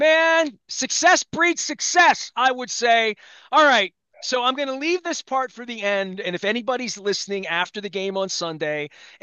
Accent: Baltimore, Maryland, United States; Even though I'm from Baltimore, I had Colts stuff, and we lost our team, obviously, when I was 16 years old.

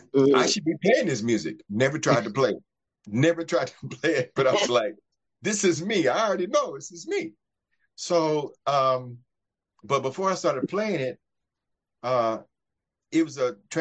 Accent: Culver City, California, United States; And I grew up here in Southern California. So we were living in Culver City. We moved to Venice

